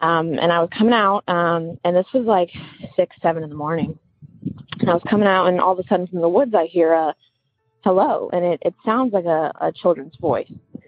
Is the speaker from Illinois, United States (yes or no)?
no; Eugene, Oregon, United States; I'm from Eugene, Oregon.